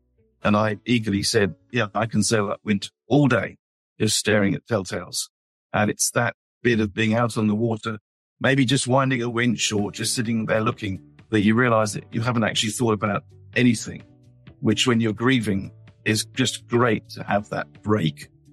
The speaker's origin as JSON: {"language": "English", "region": "South West England", "country": "United Kingdom", "tie": "born or raised there", "said": "I grew up on the Helford River and sailed since the age of four"}